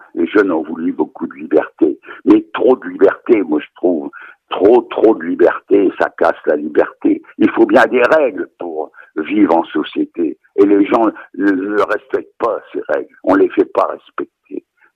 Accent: France

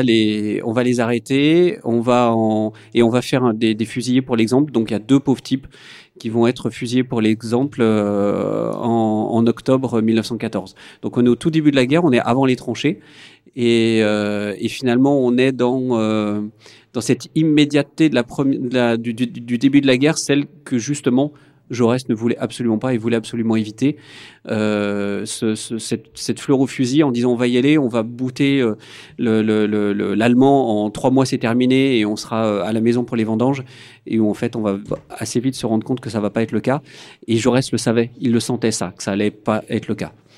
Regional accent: Provence-Alpes-Côte d'Azur, France; nous, on vient de la région de Marseille, ça nous touche un peu. Mais on est aussi dans le sud ici

